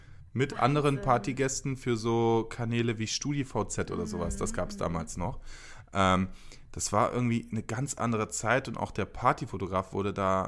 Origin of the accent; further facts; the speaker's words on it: Cologne, North Rhine-Westphalia, Germany; genau, ich bin aus Köln.